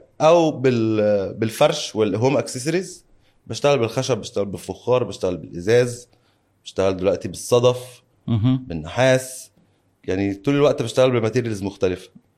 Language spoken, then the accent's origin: Arabic; Egypt; انا مصري ومش بعرف اتعامل مع الحرف كويس قوي